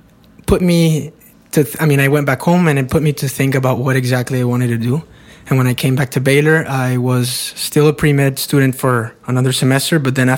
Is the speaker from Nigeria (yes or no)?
no; Matamoros, Tamaulipas, Mexico; now in Monterrey, Mexico; I'm actually from Matamoros. I live in Monterrey, but I'm from Matamoros, which is a border town in Mexico.